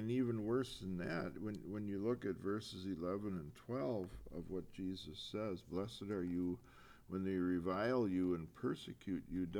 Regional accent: Wisconsin, United States; now in Minnesota, United States; I grew up in Wisconsin, but also laboring here in Minnesota from my young adulthood on.

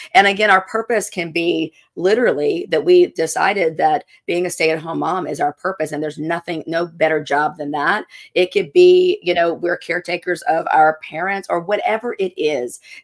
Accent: South Carolina, United States; And listen, these are things growing up in South Carolina, I mean, Southern Baptist, I was not taught this, right?

